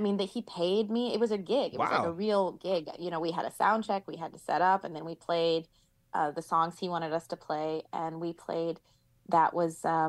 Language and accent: English; Norman, Oklahoma, United States; I am from Oklahoma. I'm from Norman, Oklahoma, which makes me a Sooner if you guys are a college football fan.